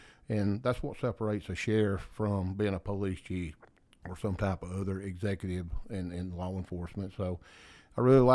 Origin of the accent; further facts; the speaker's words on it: Georgia, United States; Georgia's my mother. This is my home state.